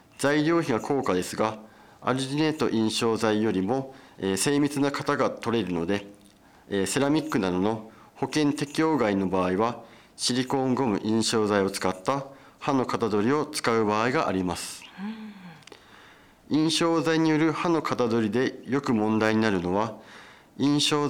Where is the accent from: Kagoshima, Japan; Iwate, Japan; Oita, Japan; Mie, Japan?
Iwate, Japan; Shiwa; はい、僕は岩手県の紫波町の出身です。